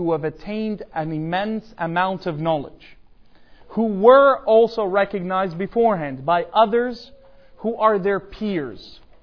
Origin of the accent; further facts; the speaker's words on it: Canada; I'm from Canada, you're from the US.